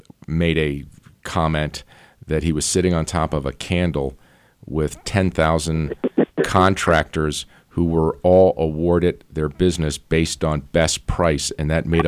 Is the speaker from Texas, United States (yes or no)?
no; Acton, Massachusetts, United States; I grew up outside of Hudson, maybe 15, 20 minutes away in Acton.